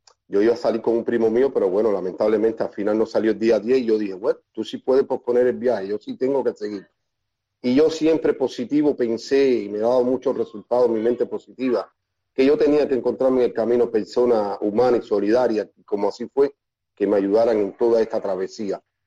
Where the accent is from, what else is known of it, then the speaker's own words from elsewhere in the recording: Cuba; porque como todo cubano